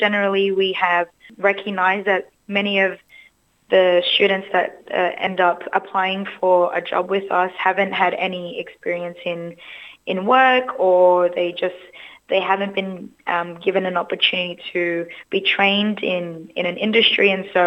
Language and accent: English; Rooty Hill, New South Wales, Australia; So I grew up in Ruddy Hill, and my family moved to Kellyville Ridge.